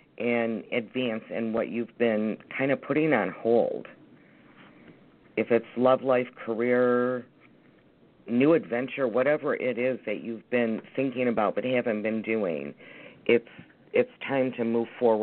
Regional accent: Ohio, United States; I'm from Ohio also.

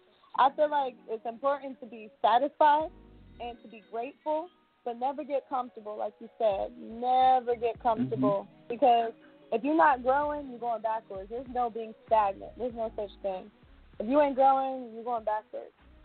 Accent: Fayetteville, North Carolina, United States; I'm from the Ville. I'm from the Ville, Fayetteville, North Carolina. … said it best. We got to put Ville back on the map. I'm born and raised here, so, yep.

